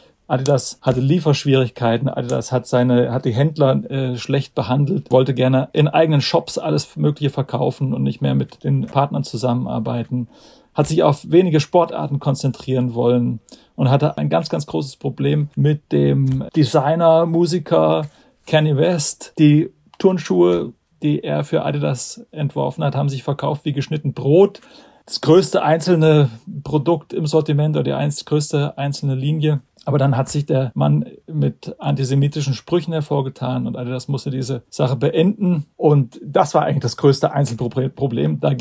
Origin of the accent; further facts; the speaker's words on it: Frankfurt, Hesse, Germany; wir beide Frankfurter gewissermaßen